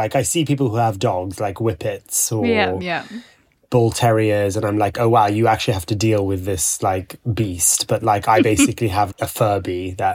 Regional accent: Dubai, United Arab Emirates; also born or lived in Bahrain; I grew up in Dubai and then Bahrain, where it's actually not that common to have a dog.

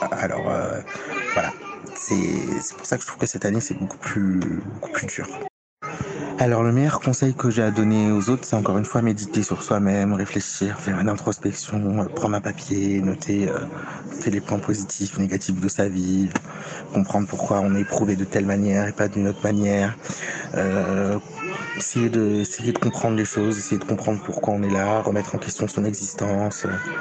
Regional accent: Morocco; je suis marocain.

